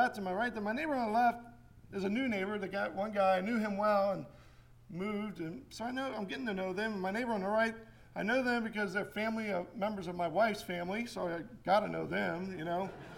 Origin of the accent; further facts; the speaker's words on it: Washington, District of Columbia, United States; You know, so I'm from Washington, so I'm a Washington fan.